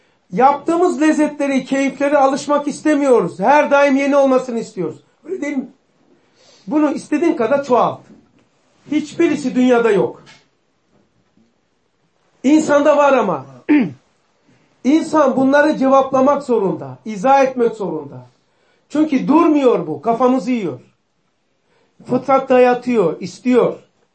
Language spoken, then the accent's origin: Turkish; Pazar, Rize, Turkey; Ben Avramitliyim, pazarlıyım. Tanımayanlar için söylüyorum.